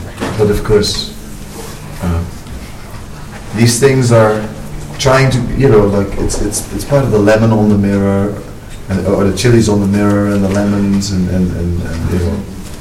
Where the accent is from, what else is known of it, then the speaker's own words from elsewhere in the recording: Netherlands; English is a second language; So I'm not from America. So in the Netherlands, we don't have Halloween.